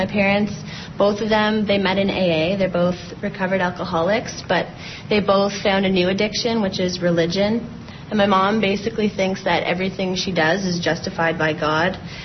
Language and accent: English; Kemptville, Ontario, Canada; and I'm originally from Kempville, Ontario, which is a small little hick town outside of Ottawa.